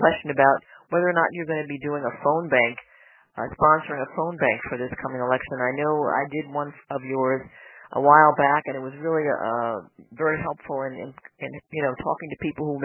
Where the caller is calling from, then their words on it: Philadelphia, Pennsylvania, United States; I'm calling from Philly.